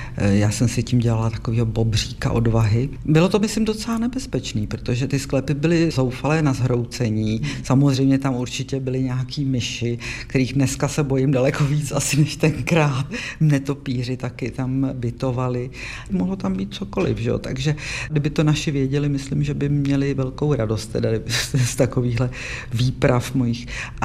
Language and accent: Czech; Prague, Czechia; Byla to taková zaplivaná čtvrť tehdy, hodně šedivá a omlácená.